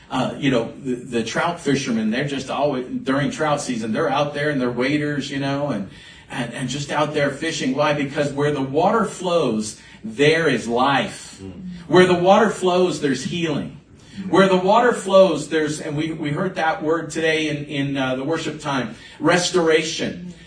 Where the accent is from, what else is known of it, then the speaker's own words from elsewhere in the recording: Florida, United States; I grew up in Florida. We didn't have rivers. I mean, they have them, but they're slow and shallow and muddy, and they don't flow.